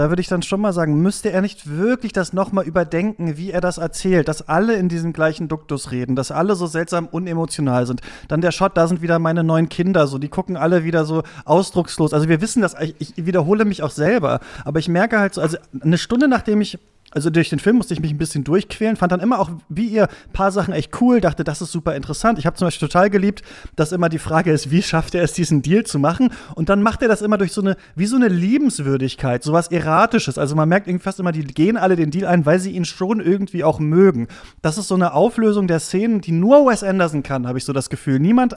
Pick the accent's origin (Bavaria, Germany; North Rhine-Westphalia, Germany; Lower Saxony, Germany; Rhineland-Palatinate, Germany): Lower Saxony, Germany; Hamelin; in meiner Heimatstadt Hameln gibt es so ein Glockenspiel